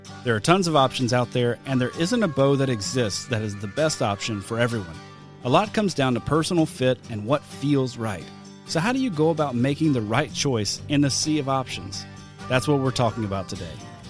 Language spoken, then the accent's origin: English; Alabama, United States; I grew up in the Deep South. We hunted in Alabama.